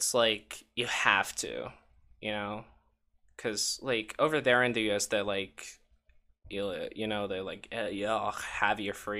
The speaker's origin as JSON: {"language": "English", "country": "Slovakia", "second_language": "English", "said": "I'm from Slovakia in the Eastern Europe."}